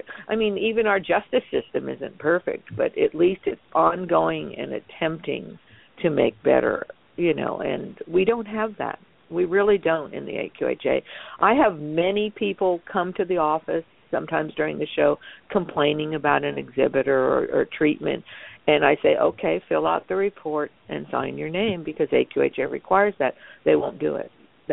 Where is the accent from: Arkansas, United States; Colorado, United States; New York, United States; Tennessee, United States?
New York, United States; New York City; I mean, I'm originally from New York and the city part, so it's just something that it is you.